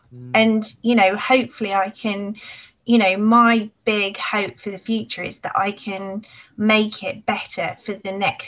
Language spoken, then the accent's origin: English; Cambridge, East of England, United Kingdom; as soon as I say, oh, you know, I grew up in Cambridge, and people kind of, it's amazing how that kind of has an instant, gives people an instant perception as well.